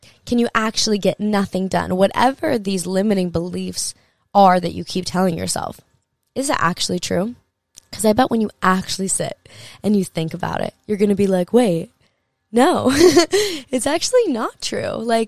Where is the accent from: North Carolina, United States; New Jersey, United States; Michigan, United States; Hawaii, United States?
Hawaii, United States; Like, and I grew up in Hawaii, and with that, I had this big pressure around feeling like, oh, I'm not a surfer or whatever.